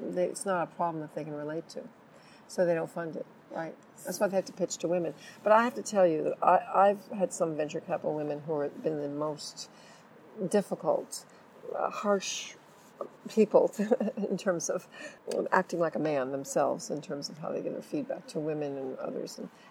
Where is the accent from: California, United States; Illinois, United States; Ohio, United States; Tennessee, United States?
California, United States; moved away; I'm American, I'm a networker. And what happened is I come from California, Silicon Valley